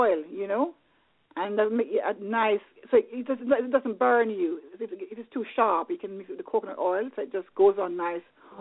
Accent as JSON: {"language": "English", "country": "Jamaica", "said": "I tend to buy lime because I'm from Jamaica. I'm used to limes"}